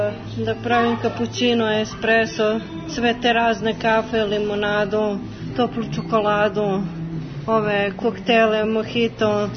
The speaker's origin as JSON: {"language": "Serbian", "region": "Belgrade", "country": "Serbia", "said": "Ja sam iz Beograda sa Dorćala."}